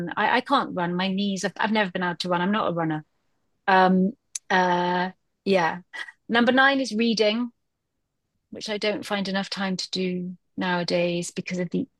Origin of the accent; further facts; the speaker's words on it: London, United Kingdom; Number four is London. I love London. I'm a Londoner born and bred. We moved out when I was a kid for a while to have a bit of a sort of more country living, but I really, really love London.